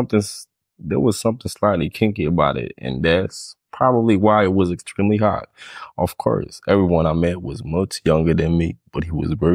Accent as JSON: {"language": "English", "town": "Bronx", "region": "New York", "country": "United States", "tie": "born or raised there", "said": "Yeah, I grew up in the States, South Bronx."}